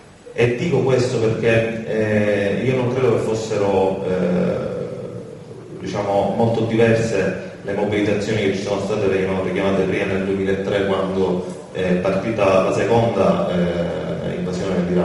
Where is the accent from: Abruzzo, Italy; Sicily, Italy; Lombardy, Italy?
Sicily, Italy; Palermo; Noi abbiamo, io vengo da Palermo, abbiamo un discreto afflusso turistico